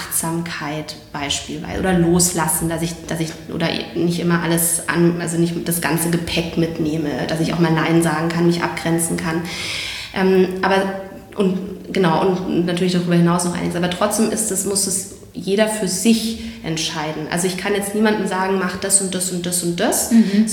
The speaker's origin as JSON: {"language": "German", "town": "Munich", "region": "Bavaria", "country": "Germany"}